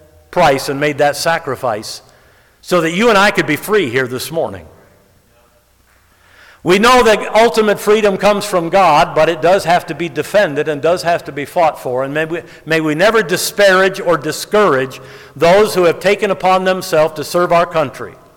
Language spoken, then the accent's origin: English; Livonia, Michigan, United States; Butch was our neighbor growing up on Blue Skies in Livonia, Michigan. He lived right across the street from us.